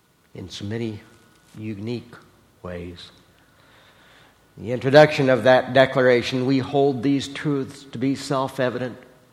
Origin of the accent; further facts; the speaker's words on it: Iowa, United States; now in Pennsylvania, United States; See, I grew up in Iowa, and even though I've lived in Pennsylvania almost twice as long as I ever lived in Iowa, there's something about me, I'm still an Iowan.